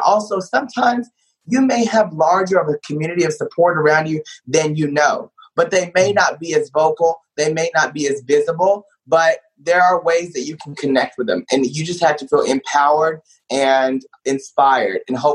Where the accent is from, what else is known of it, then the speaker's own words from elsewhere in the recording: Paris, Texas, United States; You know, I grew up in Paris, Texas, about 2 hours north of Dallas. My graduating class was like a little over 100, right?